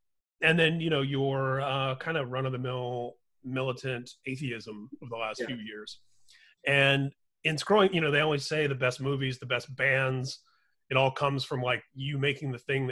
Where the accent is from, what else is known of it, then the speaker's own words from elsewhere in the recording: Indiana, United States; now in California, United States; we're both fellow Midwesterners. I grew up in Indiana.